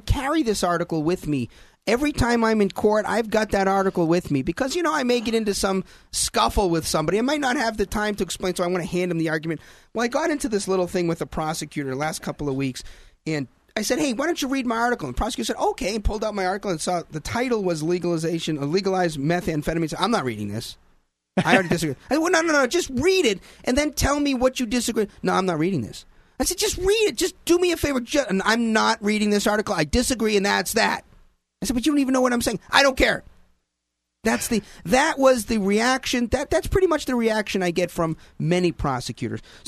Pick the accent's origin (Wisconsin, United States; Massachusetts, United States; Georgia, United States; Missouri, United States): Massachusetts, United States; Boston; When are you going to come to my hometown in Boston and pay your respects to the founder of the Sons of Liberty, Sam Adams?